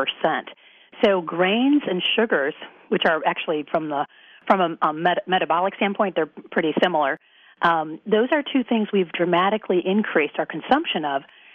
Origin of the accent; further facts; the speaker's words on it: Michigan, United States; being a Midwesterner myself, I'm originally from Michigan. You know, I'm back there quite often.